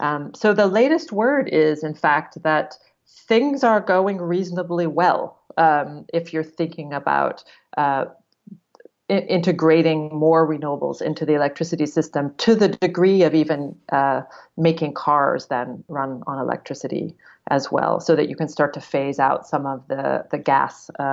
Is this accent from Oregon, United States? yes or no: yes; Oregon, United States; Or shooting a gun in my hometown. I'm from Oregon originally.